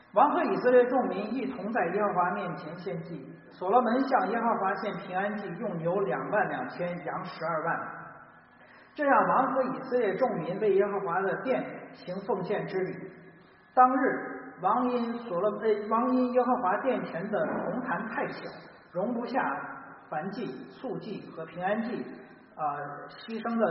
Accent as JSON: {"language": "Chinese", "country": "China", "said": "我说我们中国人也不比他们差太多，但是我们还是不如他。"}